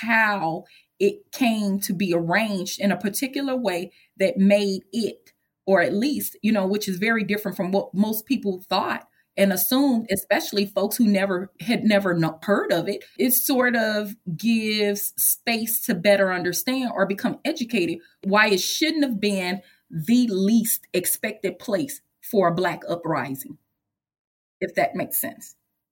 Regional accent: St. Louis, Missouri, United States; It wasn't invisible to us that are, you know, that live, born and raised in St. Louis

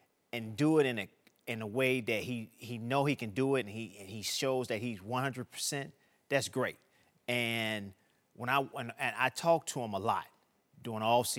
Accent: Chicago, Illinois, United States; I'm from Chicago, south side of Chicago.

